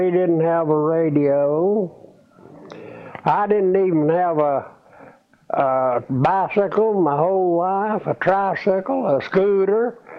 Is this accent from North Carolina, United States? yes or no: yes; North Carolina, United States; No. I was raised in Swain and Graham County.